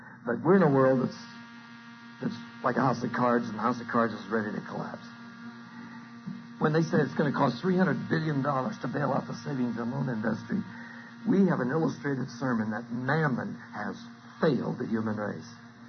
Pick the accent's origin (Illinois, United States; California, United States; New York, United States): California, United States; I was in a barracks with 24 guys, and I was from California, and the other 23 were from Brooklyn